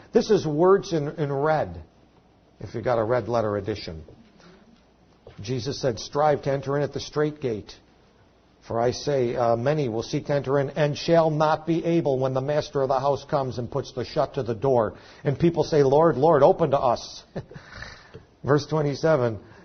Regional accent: United States; We don't understand it. We're American Christians. We have no idea what persecution is.

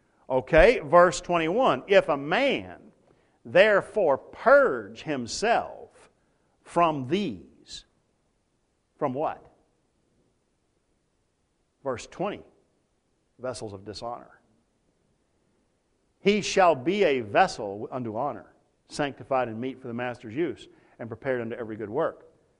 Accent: Texas, United States; I was talking to the church that I grew up in back in Texas a few years back.

